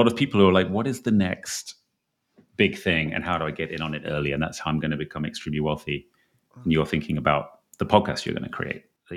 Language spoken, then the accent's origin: English; England, United Kingdom; I mean, I'm from England